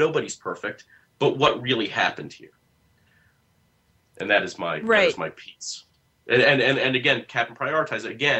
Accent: Maryland, United States; I remember growing up in Montgomery County, Maryland

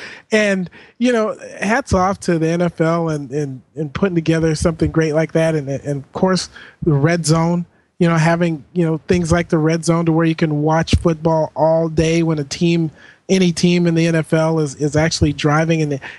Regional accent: Washington, United States; you and I growing up in the Pacific Northwest

